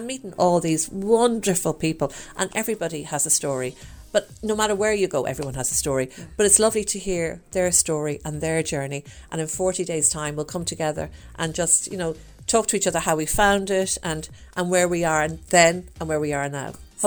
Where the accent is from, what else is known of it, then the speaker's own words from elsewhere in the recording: Ireland; I mean, we're Irish.